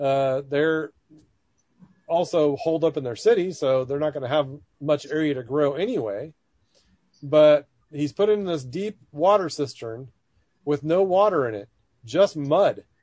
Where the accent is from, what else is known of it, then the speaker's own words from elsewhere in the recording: Alaska, United States; when I was growing up on the Turnagain Flats, there would be people who would go out there fishing and clamming in their hip waders.